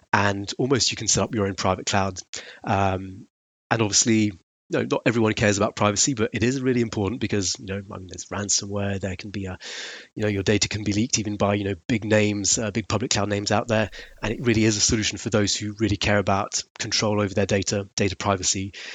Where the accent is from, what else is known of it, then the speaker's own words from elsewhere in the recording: France; moved away as an adult; also born or lived in Northern Territory, Australia; now in United Kingdom; So I was born in Australia, in the Northern Territory around Catherine, but around 7 years old, I came back to live in France. I can probably tell from the name, I've got a French family. And so I mostly grew up in France, and started living in the UK in 2016.